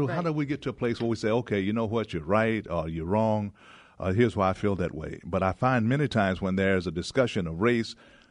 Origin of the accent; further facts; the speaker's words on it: Arkansas, United States; You know, growing up in Arkansas